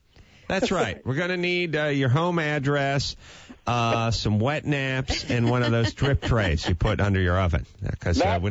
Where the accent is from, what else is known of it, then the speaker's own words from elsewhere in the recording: North Hollywood, California, United States; growing up in North Hollywood, in between digging ditches and cleaning carpets, I did some modern and some tap.